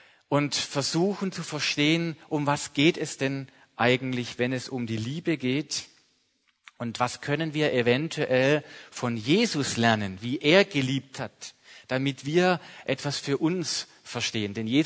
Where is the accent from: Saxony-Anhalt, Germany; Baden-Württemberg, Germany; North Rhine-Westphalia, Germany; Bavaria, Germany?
Baden-Württemberg, Germany; Mühlhausen an der Enz; Im Jahr 1993 war in dem Ort, wo ich aufgewachsen bin, meine Kindheit, meine Jugend verbracht habe, ein verheerendes Hochwasser. Mühlhausen an der Enz